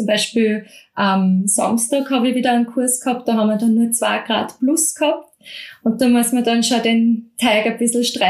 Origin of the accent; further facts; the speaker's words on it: Lower Austria, Austria; Ich komme aus dem Mostviertel.